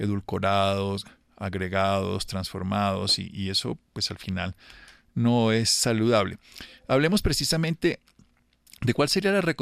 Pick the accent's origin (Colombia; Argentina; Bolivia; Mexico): Colombia; Y siendo colombianos y no teniendo que traer pues las algas de Japón.